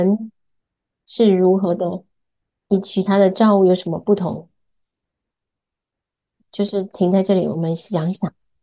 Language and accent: Chinese; Oregon, United States; Chinese is a second language; 因为我在奥勒冈长大，所以那边有很多这些植物